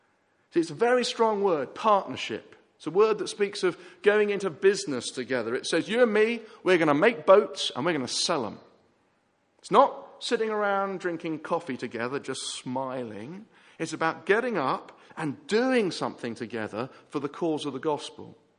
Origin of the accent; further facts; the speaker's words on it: England, United Kingdom; You don't understand. I'm an Englishman.